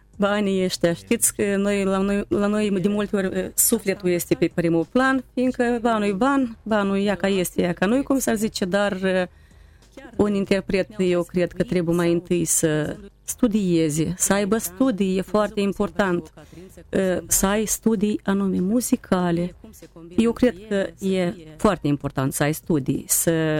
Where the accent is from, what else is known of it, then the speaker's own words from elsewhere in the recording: Ciciuleni, Hîncești District, Moldova; Dar undeva de vreo 10 ani aparținem raionului Hrâncești, satul Ciciuleni, satul meu de baștină dragă.